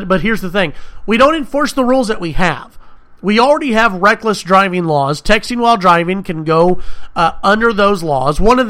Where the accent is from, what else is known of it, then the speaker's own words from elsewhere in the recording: Texas, United States; My hometown, back in the Dallas-Fort Worth area, they passed a law banning texting while driving.